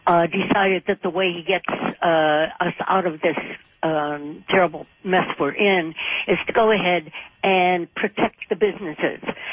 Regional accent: Detroit, Michigan, United States; Okay, right, and I'm from Detroit.

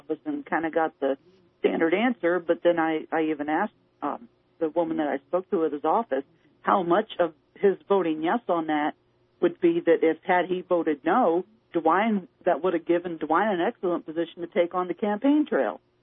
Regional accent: Ohio, United States; do I even tell people that I'm from Ohio?

